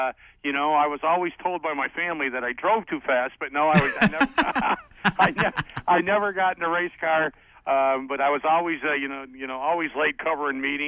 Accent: Grand Rapids, Michigan, United States; some of my earliest memories are listening to Sid Collins as a youngster growing up in Grand Rapids, Michigan.

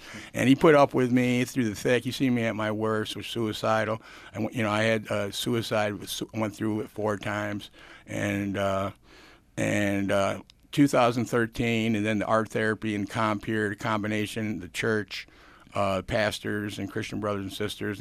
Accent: Canandaigua, New York, United States; My first psychiatrist was at 8 years old in Canandaigua. I grew up in Canandaigua.

